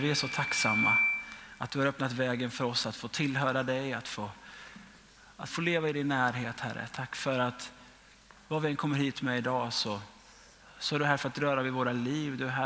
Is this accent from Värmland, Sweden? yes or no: yes; Karlskoga, Värmland, Sweden; now in Kungsbacka, Sweden; Jag kommer annars från Karlskoga från början i Värmland.